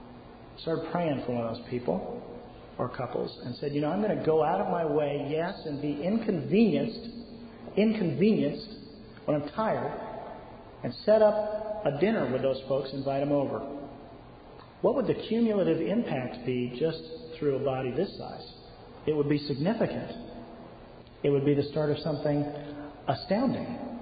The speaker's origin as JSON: {"language": "English", "country": "United States", "said": "for us as American evangelicals"}